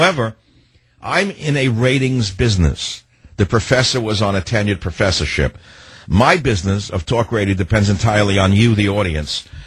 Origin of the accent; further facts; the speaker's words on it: New York City, New York, United States; the little house I grew up in Queens.